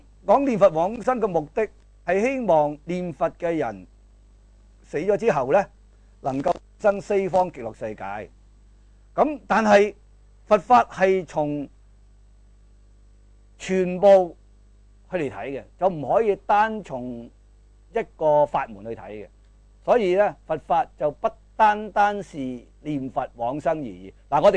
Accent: China; 咁佢又懂我哋中國人嘅傳統

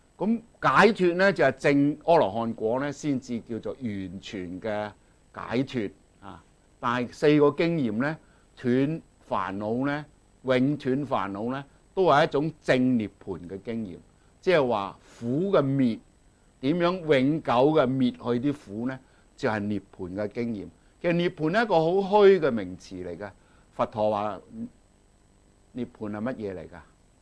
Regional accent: China; 我哋中國人呢就話佢成咗佛，嚟咗中國噶啦。

